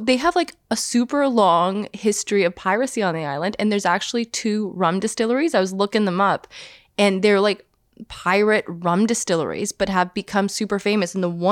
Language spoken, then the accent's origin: English; Canada; You know, we were talking, like, obviously, we're from Canada. Like, we're very I don't know. It's different.